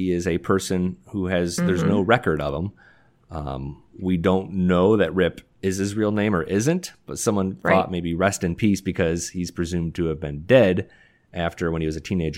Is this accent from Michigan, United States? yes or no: yes; Detroit, Michigan, United States; I grew up in Detroit. It's a little bit of a blind spot for me.